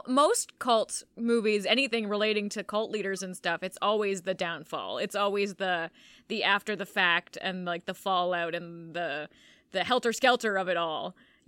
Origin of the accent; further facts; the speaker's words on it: Canada; Yeah, we're not big on country, and also we're from Canada.